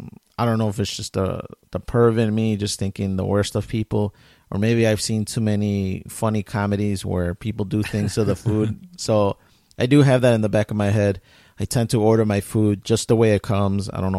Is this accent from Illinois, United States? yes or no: yes; Chicago, Illinois, United States; The pizza was good, which me being a Chicagoan, I'm not really a big deep dish pizza guy